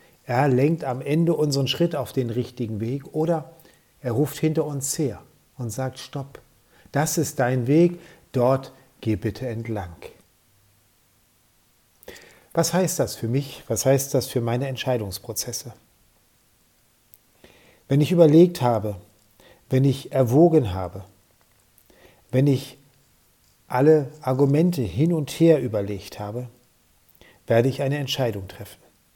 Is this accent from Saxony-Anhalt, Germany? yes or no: yes; Dessau, Saxony-Anhalt, Germany; ich komme aus Dessau.